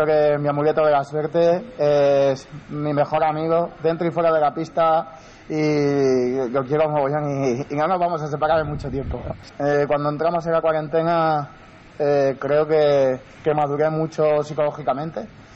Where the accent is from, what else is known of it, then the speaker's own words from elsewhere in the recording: Gandia, Valencian Community, Spain; somos de Gandía y a mitad lo tenemos hecho